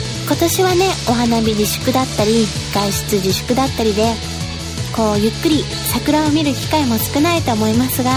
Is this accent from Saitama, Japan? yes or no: no; Tottori, Japan; 実は UFO の目撃情報は比較の地元鳥取県は多いらしいんですよ。